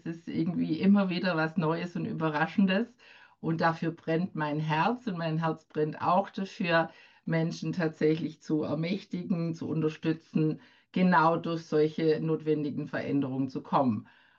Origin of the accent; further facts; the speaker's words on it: Baden-Württemberg, Germany; born there; now in Ludwigshafen, Germany; bei Mannheim, Ludwigshafen, wohne jetzt seit über 30 Jahren auch hier, bin aber eine gebürtige Schwäbin von der Schwäbischen Alb und auch noch wichtig, ich bin eine Bauerntochter.